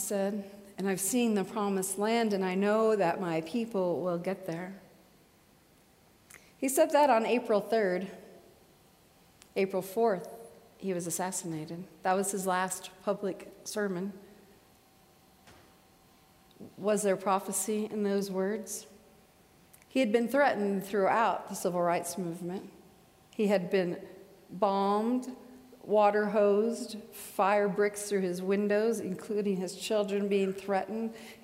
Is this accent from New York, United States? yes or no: no; Indiana, United States; I remember a few things my parents said around the kitchen table growing up in Indiana